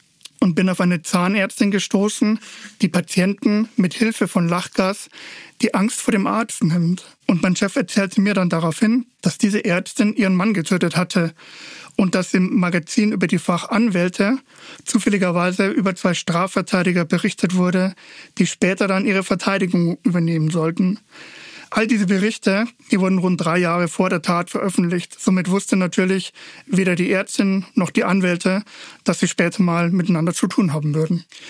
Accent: Straubing, Bavaria, Germany; born there; also born or lived in Cologne; Also ich bin ja in Straubing geboren, sprich ganz in der Nähe, wo wir uns heute in der Geschichte hinbegeben. Ich habe dann allerdings viele Jahre berufsbedingt in Köln gelebt

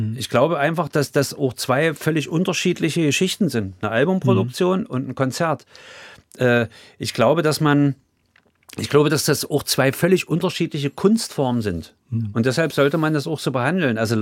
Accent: Halle, Saxony-Anhalt, Germany; accent: Halle; now in Berlin, Germany; Auch in 30 Jahren Berlin habe ich das nicht ablegen können.

